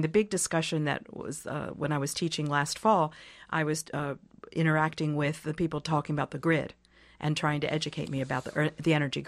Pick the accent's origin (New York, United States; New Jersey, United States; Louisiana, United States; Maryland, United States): Maryland, United States; Baltimore; Baltimore has been incredibly innovative. Sorry, my hometown.